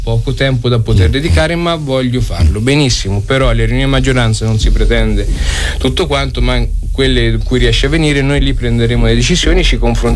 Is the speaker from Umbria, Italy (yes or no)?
yes; Fossato di Vico, Umbria, Italy; io non ho mai detto vengo da Perugia, io vengo da Fossato di Vico, provincia di Perugia.